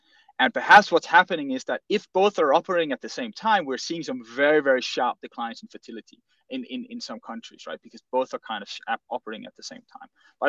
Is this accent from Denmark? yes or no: yes; Denmark; I'm from Denmark myself